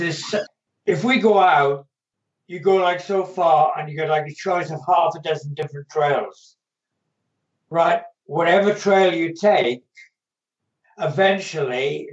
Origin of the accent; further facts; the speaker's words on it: Wales, United Kingdom; And although I'm Welsh, I don't speak the language, and it'd be hard to get my tongue around.